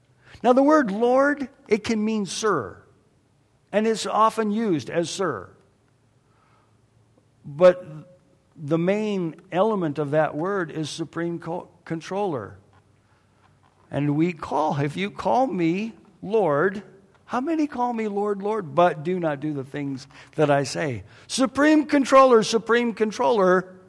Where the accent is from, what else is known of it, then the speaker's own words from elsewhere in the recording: California, United States; I grew up in Southern California. I don't care where you grew up. I grew up in Southern California.